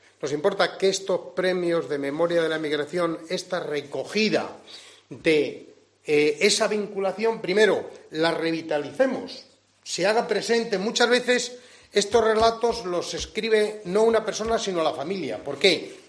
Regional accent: Otero de Bodas, Castile and León, Spain; Yo pongo a veces el ejemplo de mi pueblo, de Otero de Bodas.

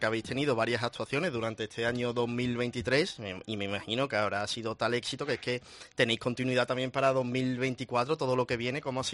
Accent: Seville, Andalusia, Spain; Bueno, yo soy de los Remedios, verdad que soy de la Estrella

